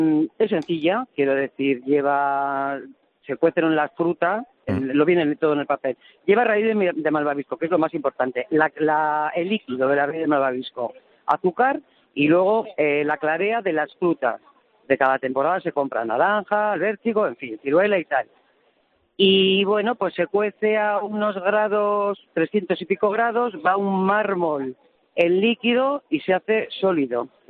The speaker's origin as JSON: {"language": "Spanish", "town": "Bilbao", "region": "Basque Country", "country": "Spain", "said": "Soy de Bilbao y estoy exagerando, no."}